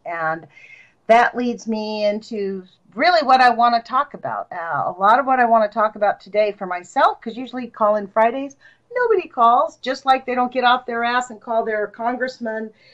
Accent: Los Angeles, California, United States; now in Eugene, United States; Like, you know, I'm from Los Angeles, so in LA there's so much smog you can't really even see it.

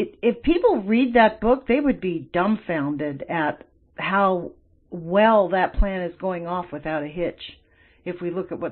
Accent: United States; I mean, literally, it's kind of shocking for me as an American.

